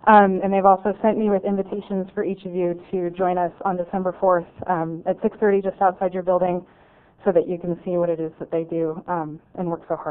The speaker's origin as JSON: {"language": "English", "town": "Modesto", "region": "California", "country": "United States", "said": "Good evening … from Modesto, California."}